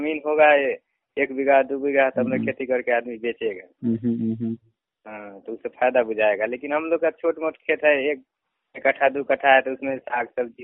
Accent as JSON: {"language": "Hindi", "region": "Bihar", "country": "India", "lives_now": "Tiruppur, India"}